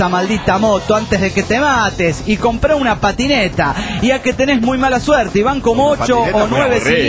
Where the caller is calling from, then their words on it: Trelew, Chubut, Argentina; de Trelew, Chubut, República Argentina.